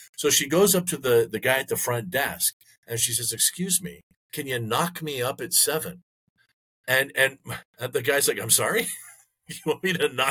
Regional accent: Vancouver, British Columbia, Canada; born there; I was born in Vancouver.

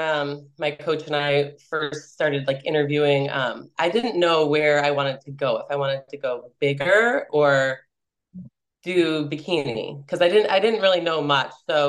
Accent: Chicago, Illinois, United States; now in Naples, United States; I'm from Chicago, Illinois, but I live in Naples, Florida.

